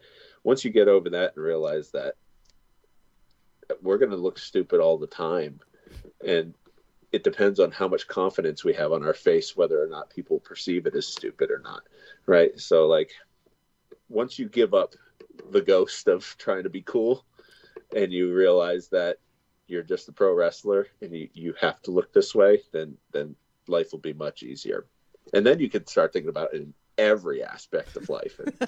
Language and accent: English; Boston, Massachusetts, United States; I'm from fucking Boston. I'm a chef and a wrestler.